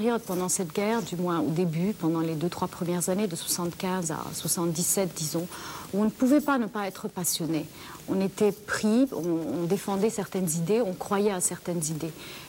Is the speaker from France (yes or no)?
no; Lebanon; moi aussi, en tant que Libanaise